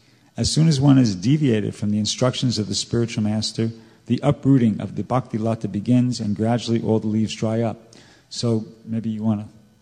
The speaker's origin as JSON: {"language": "English", "region": "New York", "country": "United States", "said": "I'm New Yorker, so you know."}